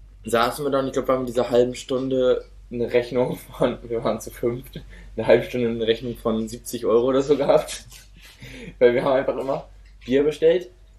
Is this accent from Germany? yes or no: yes; North Germany, Germany; Ich habe gesagt, ich bin Norddeutscher. Bei mir ist der Strand da.